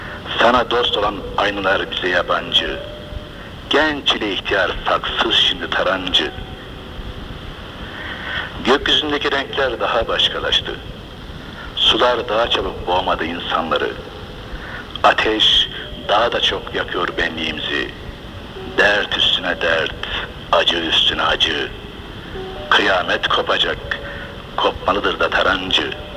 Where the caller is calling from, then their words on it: Ankara, Turkey; Ben Ankara'dan, bu şiirin yazarı